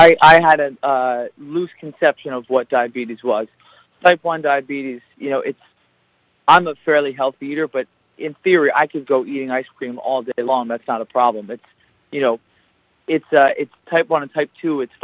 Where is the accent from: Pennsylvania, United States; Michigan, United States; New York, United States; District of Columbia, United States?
Pennsylvania, United States; Philadelphia; So we'll probably start in Philly because that's my hometown.